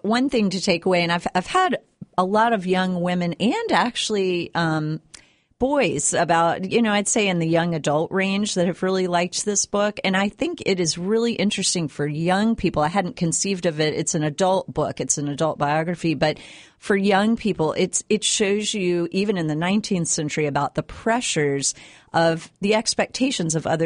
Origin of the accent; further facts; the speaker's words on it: Richmond, Virginia, United States; A lot I did do in Richmond because Richmond was the capital of the Confederacy, and that's my hometown.